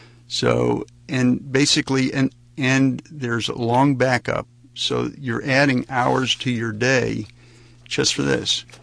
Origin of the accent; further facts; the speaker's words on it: United States; And I, as an American, the soldier blocked the road